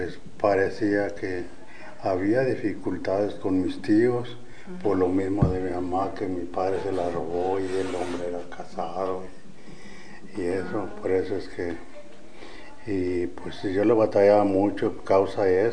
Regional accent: Mascota, Jalisco, Mexico; born there; Bueno, yo nací en 1926 en Mascota, Jalisco.

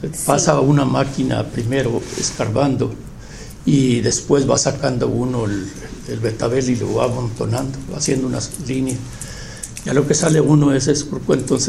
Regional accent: Chihuahua, Mexico; No, pues ya me regresé a mi pueblo a trabajar allí

